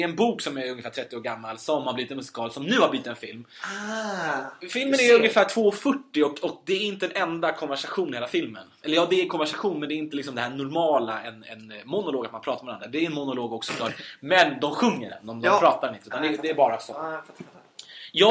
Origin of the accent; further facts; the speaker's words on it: Bordsjö, Sweden; För den finns ju ute i Bordsjö där vi kommer från.